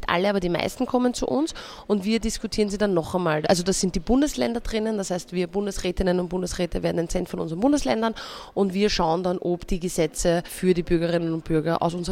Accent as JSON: {"language": "German", "region": "Vienna", "country": "Austria", "said": "ich bin aus Wien, das heißt, das finden die meisten Wienerinnen und Wiener super"}